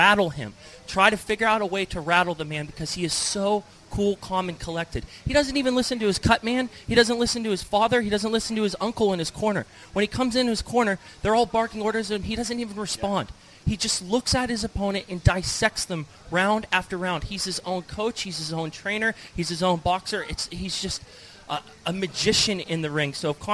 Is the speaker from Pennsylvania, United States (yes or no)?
yes; Pennsylvania, United States; Rocky Marciano hailing from Philadelphia, my home state of Pennsylvania